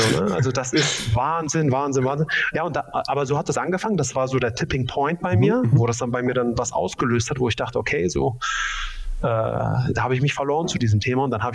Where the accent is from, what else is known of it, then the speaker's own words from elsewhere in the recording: Braunschweig, Lower Saxony, Germany; ich bin im Norden groß geworden, ne? Braunschweiger Bub.